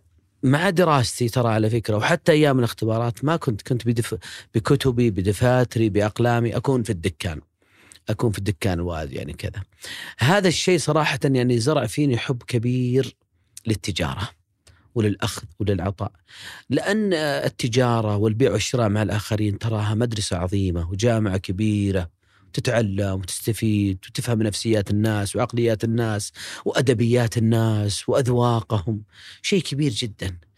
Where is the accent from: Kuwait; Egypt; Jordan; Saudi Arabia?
Saudi Arabia; Riyadh, Riyadh Province; مواليد ومسقط رأسي هو شميسي أم سليم الرياض، لذلك عشقي كبير لنجد